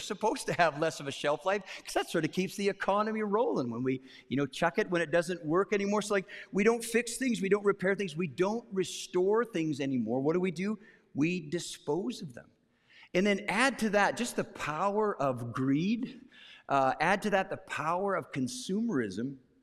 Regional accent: Western Canada, Canada; I grew up in Western Canada.

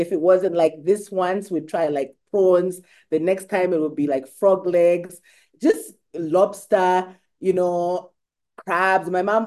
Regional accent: Coventry, West Midlands, United Kingdom; also born or lived in Lusaka, Zambia / Mafikeng, South Africa; I was born in Lusaka. We left when I was six, like I said, to go, and my mom was studying law in Coventry. So 6 to 12 in Coventry, so basically my whole entire primary school in Coventry.

